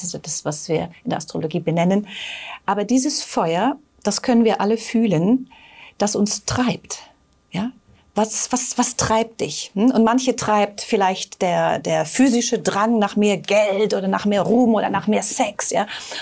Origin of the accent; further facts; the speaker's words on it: Northern Germany, Germany; ich bin bei Kamai aufgewachsen in Norddeutschland